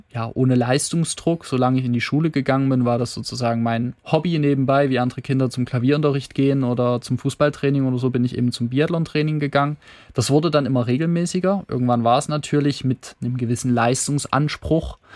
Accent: Saxony, Germany; Genau, im Osterzgebirge.

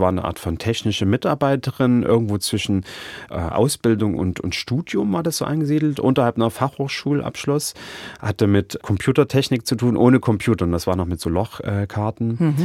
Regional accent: Chemnitz, Saxony, Germany; Ja, also ich bin ja dort tatsächlich im Fritz-Heckert-Gebiet aufgewachsen, in diesem großen Plattenbaugebiet, damals 90.000 Einwohnerin, das heißt also eine Stadt in der Stadt, wenn man so will.

